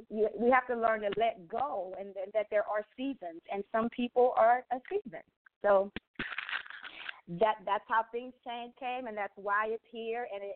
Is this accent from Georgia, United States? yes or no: yes; Georgia, United States; also born or lived in Chicago / New York; now in Los Angeles, United States; I'm from Georgia, and so growing up in the South, you know, we're taught that if you go to therapy or counseling, you're crazy, crazy people.